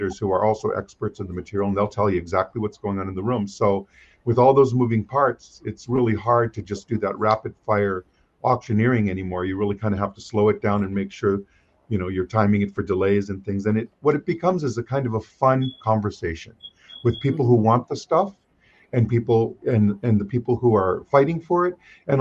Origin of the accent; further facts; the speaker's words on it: Hawaii, United States; I was a little kid growing up in Hawaii on a little island.